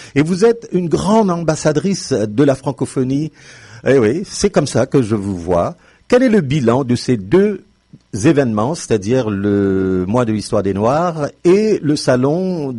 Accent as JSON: {"language": "French", "region": "Ontario", "country": "Canada", "said": "moi, je viens de l'Ontario"}